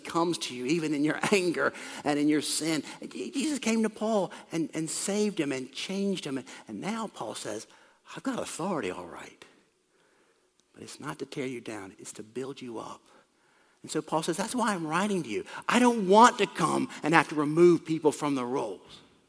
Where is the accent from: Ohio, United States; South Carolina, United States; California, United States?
South Carolina, United States; I'm sort of half Italian. My mom's side is Sicilian. I've probably mentioned this. I grew up in South Carolina. There was an Italian restaurant where we went to eat spaghetti. That was it. There was no Italian community.